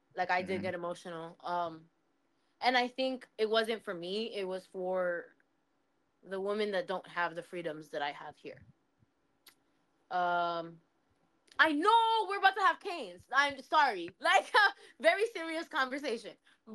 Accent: the South, United States; And then I'm from the South.

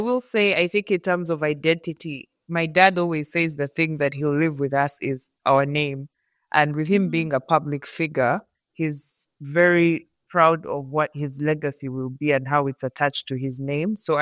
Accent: Uganda; moved away as an adult; now in Canada; I grew up in Uganda, born in Uganda.

